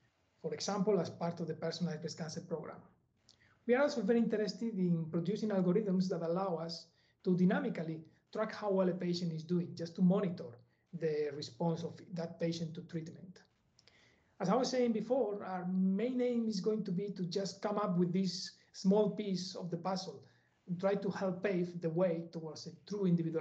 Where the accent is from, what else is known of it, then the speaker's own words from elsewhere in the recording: Valladolid, Castile and León, Spain; English is a second language; moved away as an adult; now in Cambridge, United Kingdom; a statistician and later as an associate lecturer in my hometown university. That was in Spain, in Valladolid.